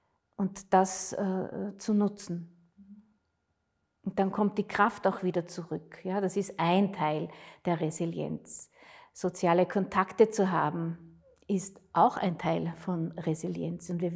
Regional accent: Austria; Damals war es ja noch ganz streng bei uns in Österreich.

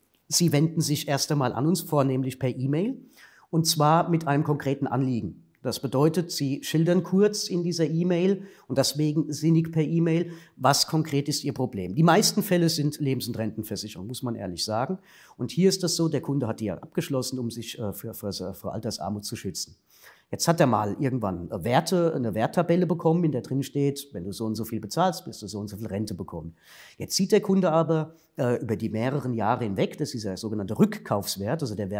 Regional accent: Frankfurt, Hesse, Germany; Ja, richtig, ich komme aus Frankfurt.

